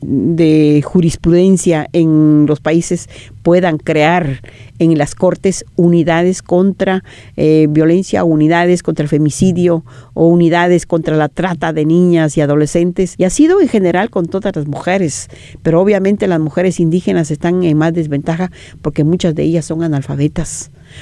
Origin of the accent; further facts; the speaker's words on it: Guatemala; vengo de Guatemala, maya quiché